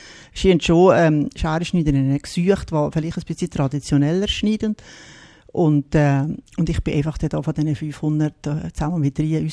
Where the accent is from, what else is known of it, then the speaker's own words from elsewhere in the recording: Switzerland; bei uns in der Schweiz